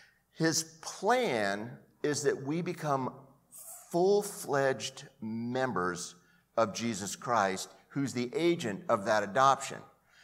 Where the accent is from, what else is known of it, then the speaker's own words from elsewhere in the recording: Anaheim, California, United States; it's kind of where I grew up in Anaheim.